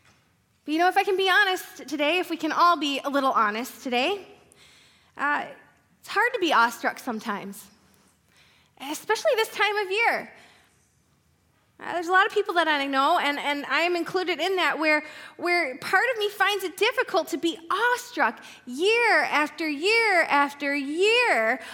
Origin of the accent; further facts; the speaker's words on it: Michigan, United States; I was awestruck when I had the opportunity to drive from my hometown near Detroit, Michigan to Anchorage, Alaska.